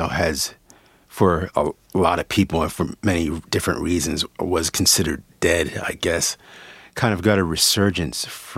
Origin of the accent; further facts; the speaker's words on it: Wilmington, Delaware, United States; I'm from Wilmington, Delaware, Clifford's hometown